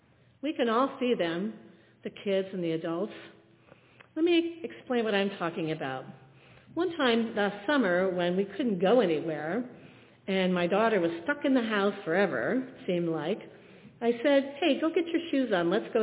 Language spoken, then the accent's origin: English; Walton Hills, Ohio, United States; Well, I grew up in Walton Hills, and they had a lake.